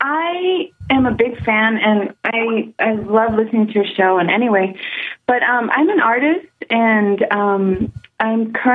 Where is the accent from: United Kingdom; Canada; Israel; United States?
United States; now in Germany; I'm American. I'm living in Germany, and I have issues with communicating with people.